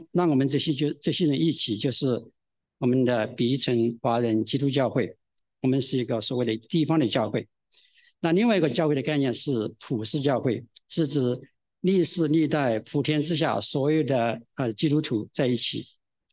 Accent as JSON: {"language": "Chinese", "country": "China", "said": "我想我们中国人其实差不多和所有人都要对我们的身子非常非常的爱惜。"}